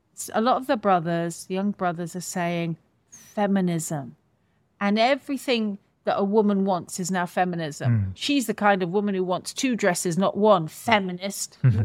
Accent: United Kingdom; And what the Iraq War did was it wrecked our version of ourselves as British people.

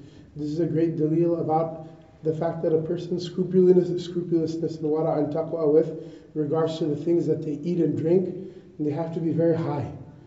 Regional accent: Seattle, Washington, United States; The CEO of Starbucks, I'm from Seattle.

